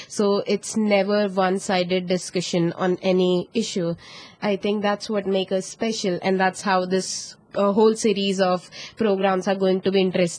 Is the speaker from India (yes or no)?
yes; India; I'm from India.